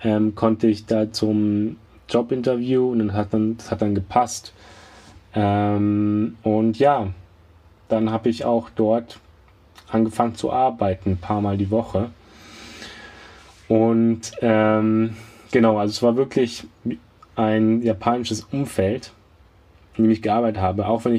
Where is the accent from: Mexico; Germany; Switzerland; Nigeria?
Germany; weil es ja in so einer Art deutscher Laden ist, dass ich als Deutscher halt da reinpassen könnte